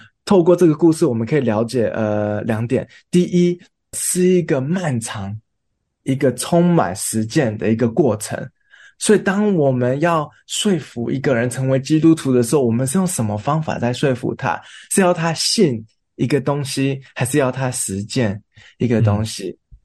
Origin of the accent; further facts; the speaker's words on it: Taiwan; 第一，我们要确定我们所讲的这些是不是有适合我们台湾人的处境，